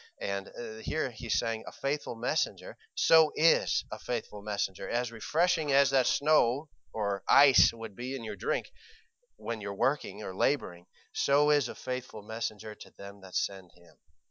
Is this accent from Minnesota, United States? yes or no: yes; Minnesota, United States; Now, I grew up in Minnesota. We did a lot of, in Minnesota, I didn't have a farm. But I saw harvest time in Minnesota is beautiful.